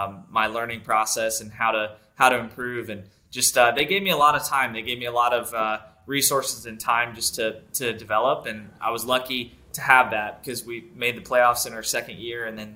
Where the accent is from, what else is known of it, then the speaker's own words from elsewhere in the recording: North Carolina, United States; And it's cool because I grew up in North Carolina, and it's one of those historic tracks in North Carolina, and kind of going back to our roots.